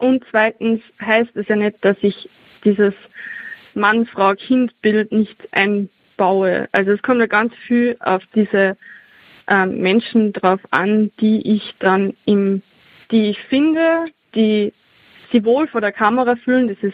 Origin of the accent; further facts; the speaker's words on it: Austria; weil ich bin aus Österreich